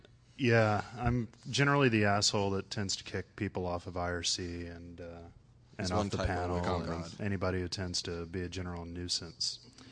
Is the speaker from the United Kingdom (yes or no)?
no; West Coast, United States; But I'm from the West Coast, and I generally attend DEF CON. I'm not really New York side.